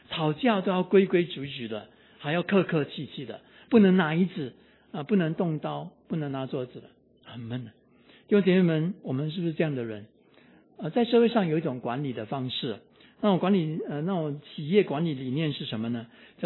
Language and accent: Chinese; Singapore; 我新加坡人